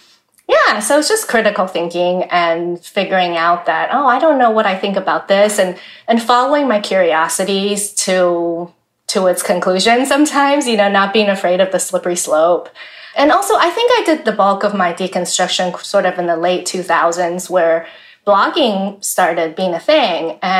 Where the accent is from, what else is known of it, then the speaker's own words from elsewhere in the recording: Taiwan; I tell people I grew up evangelical, but I was actually born into a non-religious home. And I was born in Taiwan, born and raised in Taiwan. But my parents sent me to a Western school, an American school that was founded by missionaries.